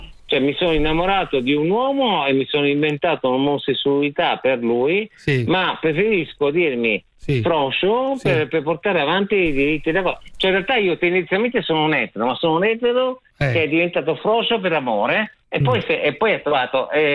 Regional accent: United States; Allora, sono americano

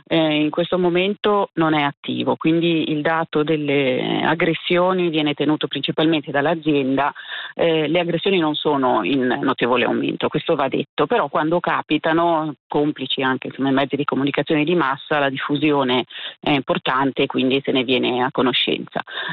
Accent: Genoa, Liguria, Italy; born there; Genova Rivarolo è una stazione periferica dove io sono nata a Rivarolo

